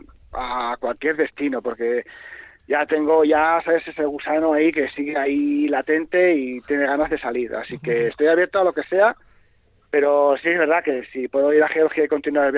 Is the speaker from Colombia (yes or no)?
no; Basque Country, Spain; Y cuando yo les decía, vasqui, y me decían, oh, Basqui, Basqui, friends, friends.